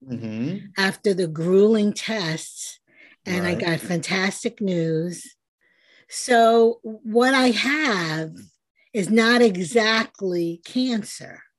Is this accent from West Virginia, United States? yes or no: no; New York, United States; as a New Yorker, I am a little suspicious.